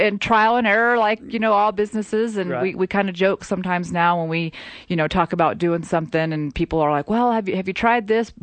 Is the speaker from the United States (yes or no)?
yes; New Mexico, United States; Born and raised in New Mexico, so you have to love it here to stay this long, right?